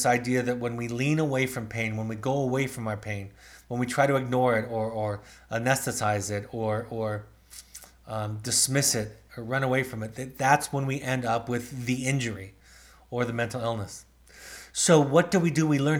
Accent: Los Angeles, California, United States; I grew up in Los Angeles, the Los Angeles area.

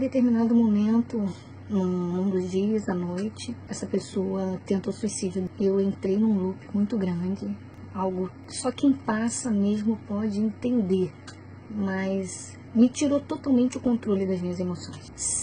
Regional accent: Rio de Janeiro, Brazil; eu tenho 39 anos, sou do Rio de Janeiro.

